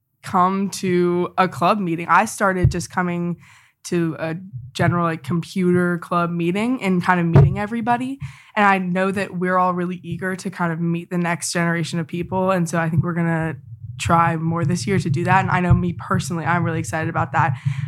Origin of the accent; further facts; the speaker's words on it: South Carolina, United States; Yeah, so I am from South Carolina.